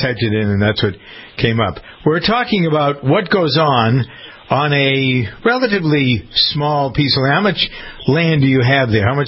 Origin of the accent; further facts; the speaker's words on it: Framingham, Massachusetts, United States; I grew up around the Mayo family in Framingham.